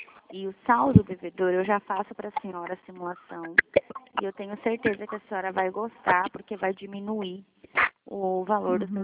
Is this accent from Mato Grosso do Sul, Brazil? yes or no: yes; Dourados, Mato Grosso do Sul, Brazil; Eu sou de Dourados